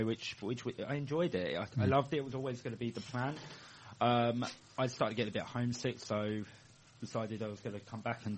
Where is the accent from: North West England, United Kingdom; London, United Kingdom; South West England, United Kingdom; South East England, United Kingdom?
South East England, United Kingdom; Gillingham; I grew up in Gillingham.